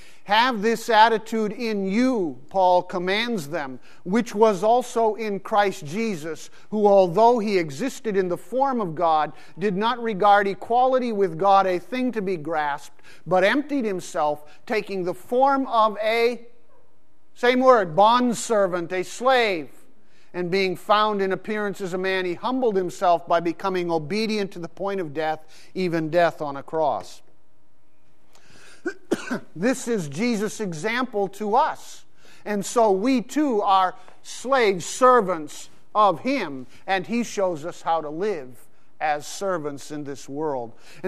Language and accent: English; Pakistan; I grew up in Pakistan. When we lived in Pakistan